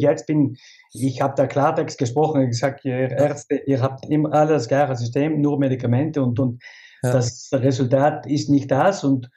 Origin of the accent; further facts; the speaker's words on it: Klobenstein, Trentino-Alto Adige, Italy; bin Südtirol in Klobenstein.